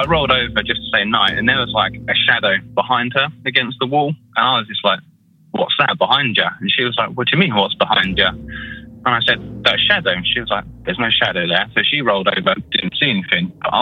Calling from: United Kingdom

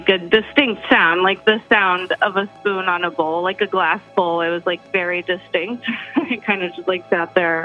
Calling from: Wisconsin, United States; from Wisconsin.

